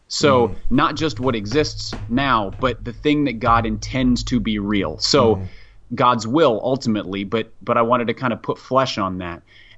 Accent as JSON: {"language": "English", "town": "Minneapolis", "region": "Minnesota", "country": "United States", "tie": "born or raised there", "said": "I mean, I grew up in Minneapolis, and during the time I was growing up, thousands, tens of thousands of Somalis were fleeing."}